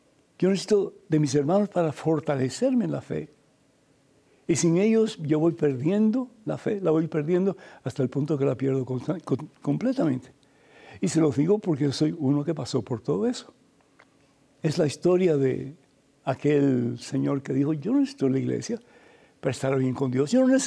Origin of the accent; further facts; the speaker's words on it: Cuba; cuando era niño en mi país natal, que es Cuba